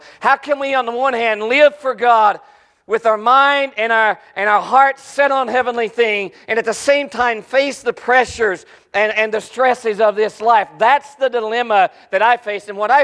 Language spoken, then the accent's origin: English; West Virginia, United States; I called her mommy. I'm from West Virginia. It's mommy and daddy.